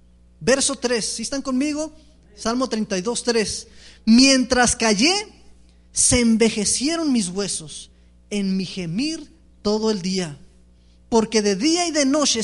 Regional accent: Chihuahua, Mexico; Si es como un conocido de por allá de donde somos, de allá de Chihuahua

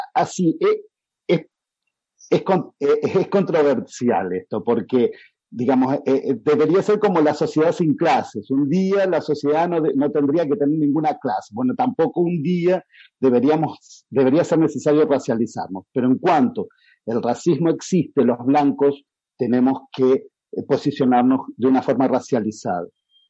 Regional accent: Argentina; para analizar nuestro propio racismo como argentino.

